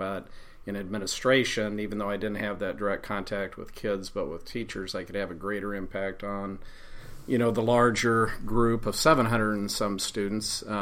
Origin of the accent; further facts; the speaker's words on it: Marshalltown, Iowa, United States; But I grew up in Marshalltown, Iowa, during a great period of time for both that community and school district.